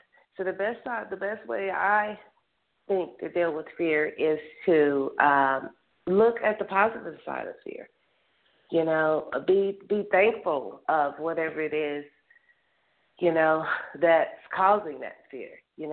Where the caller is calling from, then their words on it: Denver, Colorado, United States; I'm calling from Denver.